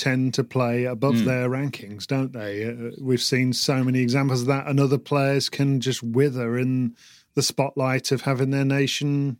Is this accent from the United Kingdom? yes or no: yes; United Kingdom; I'm British